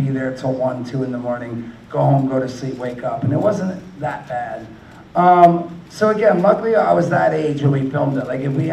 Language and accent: English; New Jersey, United States; we grew up in New Jersey in this small town.